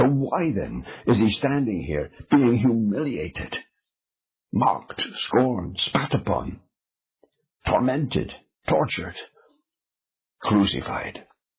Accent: United Kingdom; Now, I come from the United Kingdom. For 300 years now, we have had a constitutional monarchy.

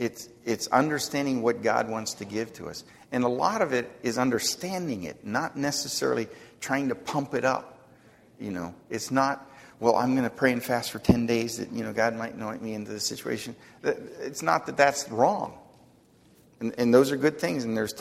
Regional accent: Ohio, United States; born there; also born or lived in Indiana; She lived in Ohio. I was born in Ohio

